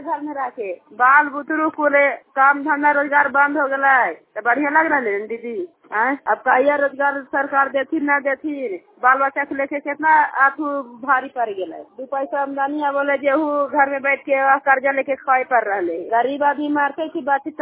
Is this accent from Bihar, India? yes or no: yes; Sirnama, Bihar, India; सिरनामा के रहने वाली हूँ, प्रखंड चांदी।